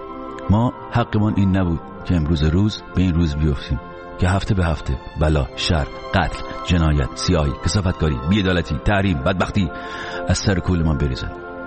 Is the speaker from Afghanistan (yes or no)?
no; Iran; born or raised there